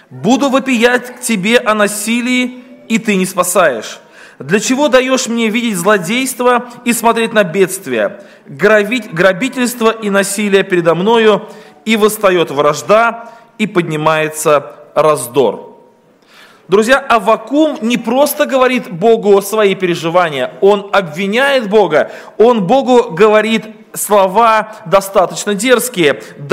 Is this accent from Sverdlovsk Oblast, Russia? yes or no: no; Yeysk, Krasnodar Krai, Russia; я из России, из города Ейска, Краснодарский край.